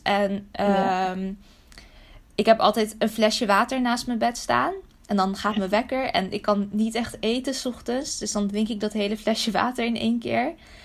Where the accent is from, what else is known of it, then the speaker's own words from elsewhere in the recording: Netherlands; Mijn ouders zijn dus Irakees. Ik ben zelf geboren en getogen in Nederland.